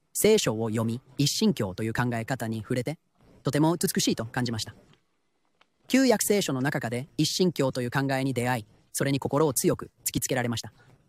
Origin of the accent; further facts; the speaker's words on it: Toronto, Ontario, Canada; 私はトロントで生まれ育ちましたが、家族はインドの背景を持っています。私の人生はカナダの文化と家庭におけるインドの文化が混ざり合っていました。